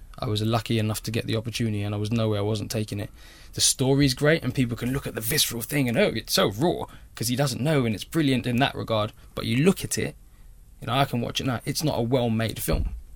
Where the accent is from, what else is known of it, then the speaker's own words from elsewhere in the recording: Ladbroke Grove, London, United Kingdom; when I grew up in Ladbroke Grove, it was not fun.